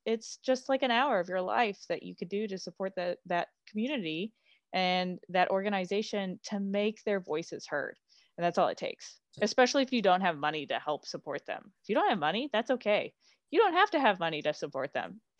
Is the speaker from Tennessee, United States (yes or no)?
yes; Rogersville, Tennessee, United States; like my hometown, Rogersville, Tennessee, which is, I think their population is like under 3,000.